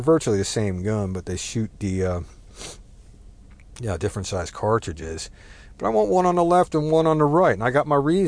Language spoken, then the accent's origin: English; New Jersey, United States; It's I'm not Italian, but I grew up around Italian things. I grew up outside of New York City, northern New Jersey.